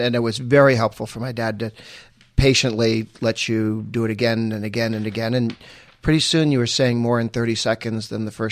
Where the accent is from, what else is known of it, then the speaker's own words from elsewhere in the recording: Weston, Massachusetts, United States; And I grew up in Weston, went to grade school and high school there